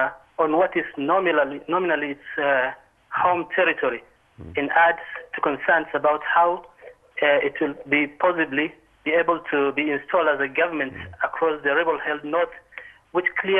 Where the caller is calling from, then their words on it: Kenya; Me, I'm calling from Kenya, and in 3 weeks' time, we are going to have a election.